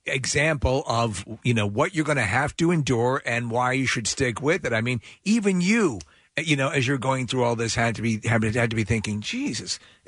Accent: Long Island, New York, United States; Yeah, I grew up on Long Island.

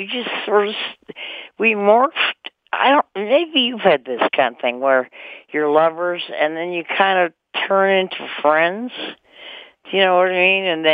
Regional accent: Canadian Arctic, Canada; Now, I'm from the Canadian Arctic. I'm kind of an odd movie star. You don't usually get people from the Arctic who are movie stars.

